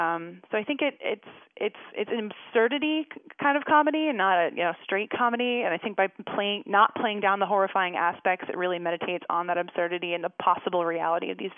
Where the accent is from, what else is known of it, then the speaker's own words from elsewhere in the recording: College Park, Maryland, United States; I'm from College Park, Maryland.